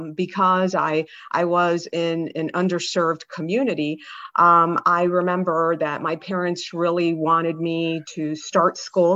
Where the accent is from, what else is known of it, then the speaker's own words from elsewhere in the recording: Miami, Florida, United States; And so I was born and raised in the Miami area. So, mm-hmm. We were a melting pot.